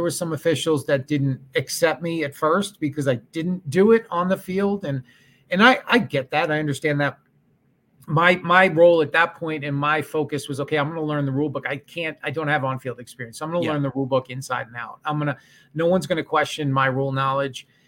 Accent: New York, United States; Growing up in Long Island, I went to Hofstra

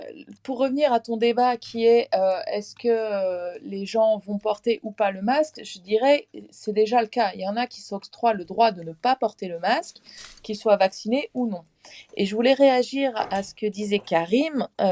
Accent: Paris, Île-de-France, France; je suis parisienne.

